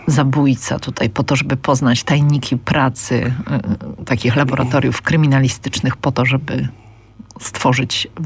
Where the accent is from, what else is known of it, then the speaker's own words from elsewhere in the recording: Kraków, Lesser Poland, Poland; No bo ja też z Krobobrze